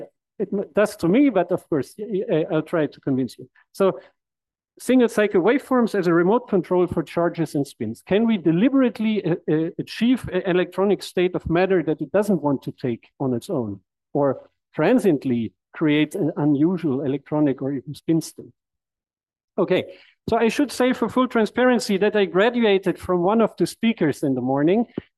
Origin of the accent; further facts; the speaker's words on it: Graz, Styria, Austria; So I'm visiting from Austria, from Graz.